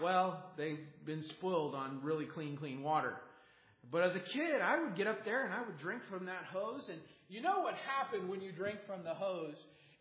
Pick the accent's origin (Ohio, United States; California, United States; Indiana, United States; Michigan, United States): Michigan, United States; I remember growing up in Michigan, and one of the things I loved about Michigan was its natural resources.